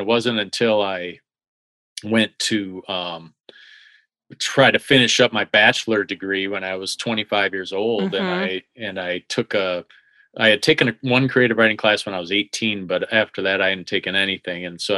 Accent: Michigan, United States; I'm from Michigan. I've been here my whole life.

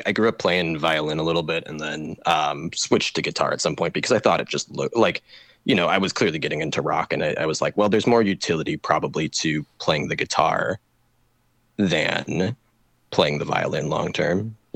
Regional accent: Illinois, United States; growing up in Northern Illinois, and like I must have started taking lessons probably when I was 10, so like 2005-ish.

